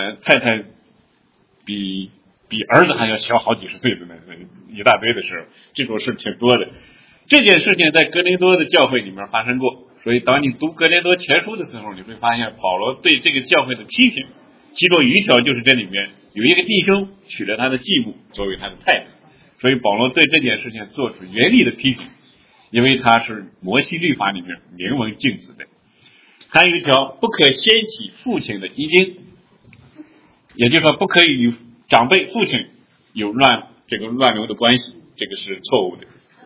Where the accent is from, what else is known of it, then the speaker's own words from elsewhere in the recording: China; 我们中国人不会在乎